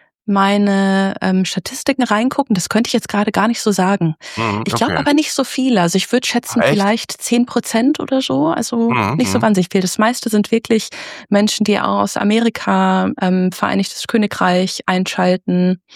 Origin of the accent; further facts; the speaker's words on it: Germany; accent: German; Also ich habe immer noch einen deutschen Akzent. So, das hört man, dass ich nicht englischsprachig aufgewachsen bin.